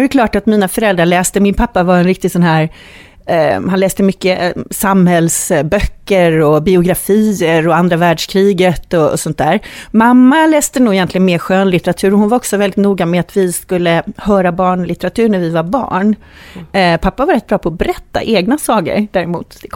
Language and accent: Swedish; Värnamo, Jönköping County, Sweden; Och sen så valde jag egentligen uppvuxen i Småland då. Så i Värnamo där jag växte upp så var det mycket musik och vi var också en stor barnaskara. Vi är 5 syskon. Jag är näst äldst.